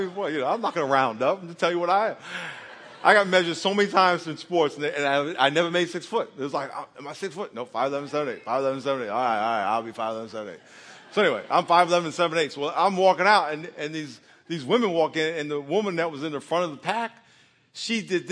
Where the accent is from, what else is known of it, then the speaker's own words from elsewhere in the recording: New York, United States; now in Rancho Penasquitos, United States; They were Filipino kids. And I came from New York. I never met a Filipino in my life